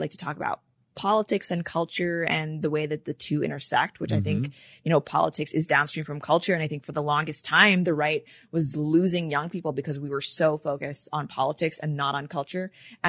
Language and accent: English; Hong Kong; born or raised there; also born or lived in Canada